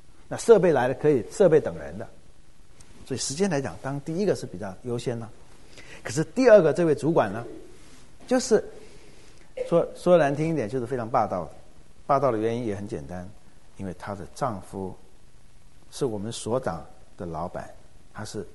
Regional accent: Taiwan; 尤其台湾来的，我们台湾人是从小就读圣贤书的

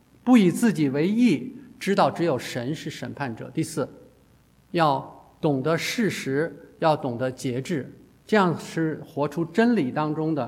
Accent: China; 这话很符合我们中国人的传统。你想想看，我们中国人看一个小孩子

